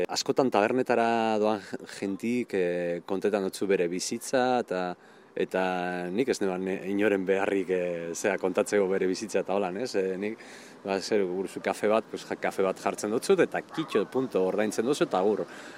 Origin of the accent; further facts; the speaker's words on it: Bilbao, Basque Country, Spain; Bilbokoa.